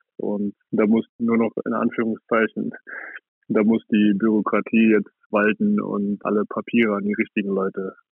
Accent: Saarlouis, Saarland, Germany; Also ich komme aus Saarlouis, aus dem Saarland, und ich habe da das Handballspielen gelernt

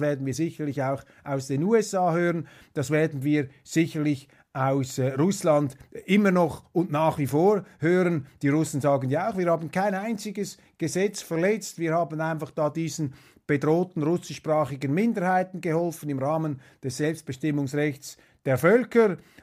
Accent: Switzerland; vor allem bei uns in Europa, in der Schweiz

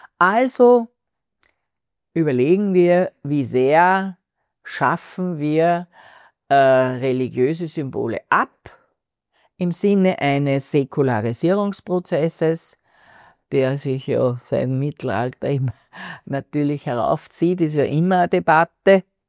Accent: Austria; mich als Österreicherin beschämt.

